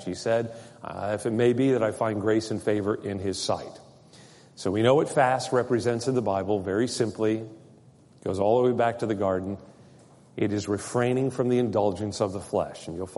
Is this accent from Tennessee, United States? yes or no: no; Texas, United States; Remember, I'm from Texas. We're all armed and dangerous.